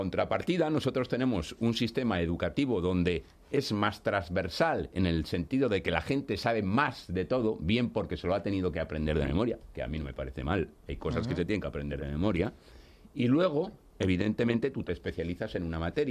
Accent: Spain

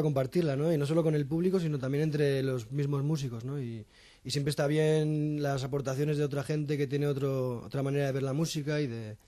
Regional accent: Vitoria-Gasteiz, Basque Country, Spain; now in Barcelona, Spain; somos de Gasteiz, Ander, Egoitz y yo, Johnny es de al lado de Barcelona, y hace 10 años pues nos fuimos para Barcelona.

